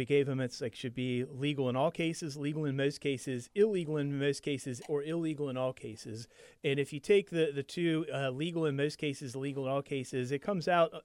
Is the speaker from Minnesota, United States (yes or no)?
no; Kentucky, United States; Again, I grew up in Kentucky